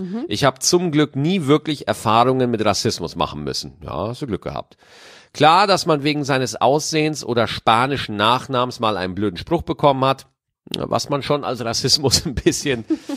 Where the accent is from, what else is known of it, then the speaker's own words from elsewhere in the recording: Germany; Ich bin 24 Jahre, in Deutschland geboren und aufgewachsen.